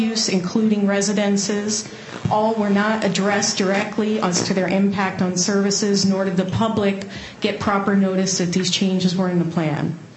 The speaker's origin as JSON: {"language": "English", "town": "Black Diamond", "region": "Washington", "country": "United States", "tie": "born or raised there", "lives_now": "Bellevue, United States"}